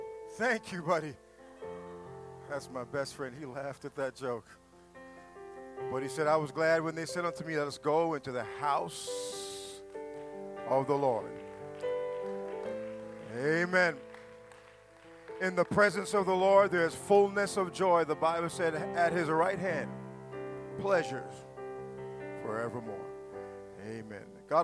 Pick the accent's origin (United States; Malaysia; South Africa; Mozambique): United States; New York; We were living in New York. I grew up in New York